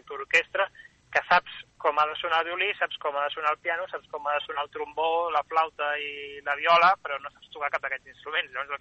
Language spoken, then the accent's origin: Catalan; Barcelona, Catalonia, Spain; com que jo soc de Barcelona, la meva gent és de Barcelona